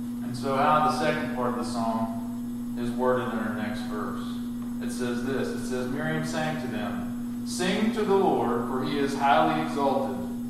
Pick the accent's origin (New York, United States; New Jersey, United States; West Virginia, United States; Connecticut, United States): West Virginia, United States; one of the things that my church did when we were growing up in West Virginia